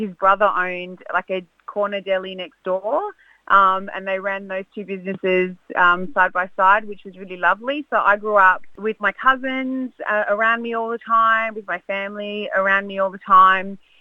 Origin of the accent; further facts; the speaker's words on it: Adelaide, South Australia, Australia; born there; So I was born here in Australia, in Adelaide. Parents were both migrants from Lebanon, so they came here in the 70s.